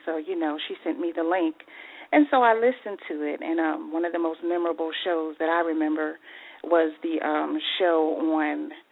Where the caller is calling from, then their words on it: Atlanta, Georgia, United States; I'm calling from Atlanta, Georgia.